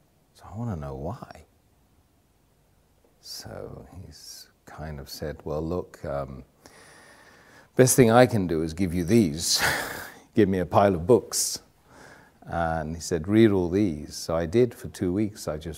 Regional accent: United Kingdom; Catholic people like me growing up in Britain

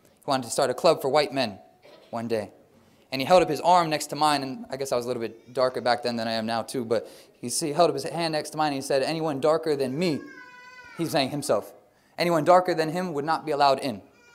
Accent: Pennsylvania, United States; also born or lived in Rhode Island / Connecticut; now in Brooklyn, United States; I grew up just north of here in Bucks County, Pennsylvania. I was born in Rhode Island, grew up in Pennsylvania, lived in Connecticut for a couple of years

